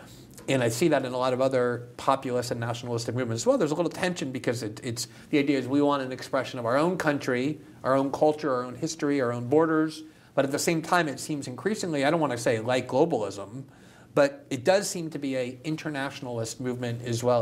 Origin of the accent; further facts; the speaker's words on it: United States; moved away as an adult; now in Brazil; I live in Brazil. I'm American, but I live in Brazil and I have for many years.